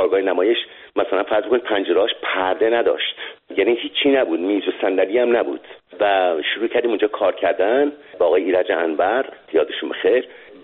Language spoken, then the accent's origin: Persian; Iran; moved away; در مقطع انقلاب من از ایران اومدم بیرون